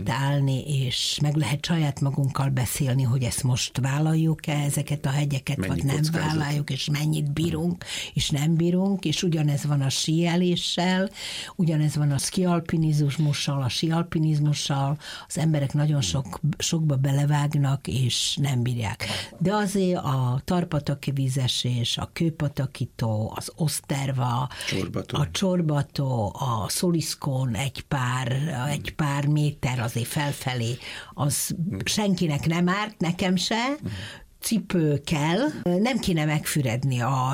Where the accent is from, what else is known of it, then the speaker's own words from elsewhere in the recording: Banská Bystrica, Banská Bystrica Region, Slovakia; Én Besztercebányai vagyok, ott születtem, ott éltem, ott végeztem be az egyetemet